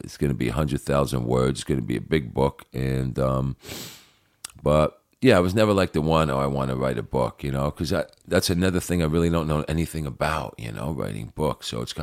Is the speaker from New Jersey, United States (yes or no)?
yes; New Jersey, United States; a lot more about me growing up in New Jersey as a child and how I got into … in those years